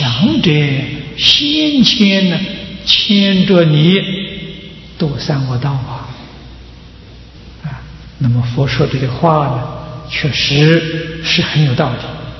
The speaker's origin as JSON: {"language": "Chinese", "country": "China"}